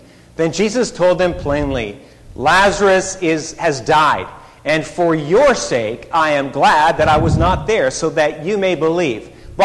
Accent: Canada; English is a second language; When I was a kid, growing up in Canada, learning the English language

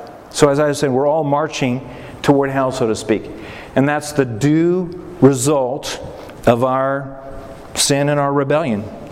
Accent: United States; I'm an American. I get to choose. I get to vote.

